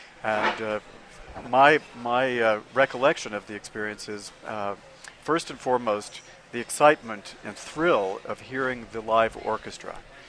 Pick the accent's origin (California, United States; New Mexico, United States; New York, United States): New Mexico, United States; Santa Fe; I grew up in Santa Fe, attended my first youth opera performance at age nine.